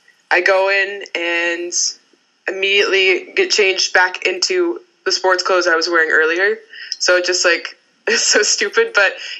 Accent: Brookville, Ohio, United States; I want you to know that I actually, part of my life, I grew up in Ohio.

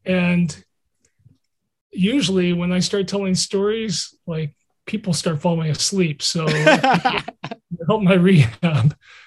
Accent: Portland, Oregon, United States; also born or lived in Montreal, Canada; I was born in Montreal. My parents immigrated from Europe. They met in Montreal. I was born in Montreal. When I was six, we moved to Portland, Oregon.

